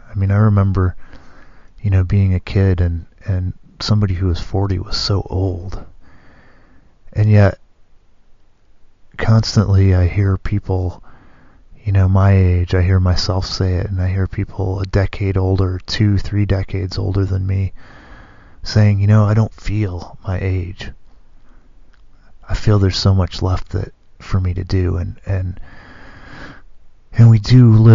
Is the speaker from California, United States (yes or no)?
no; Michigan, United States; growing up in Michigan, February is kind of this, can tend to be this dark, dreary little month.